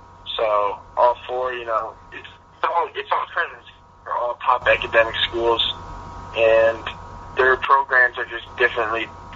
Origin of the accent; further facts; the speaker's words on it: Connecticut, United States; UConn, the reason they're in the top four is because I love the fact that it's my home state.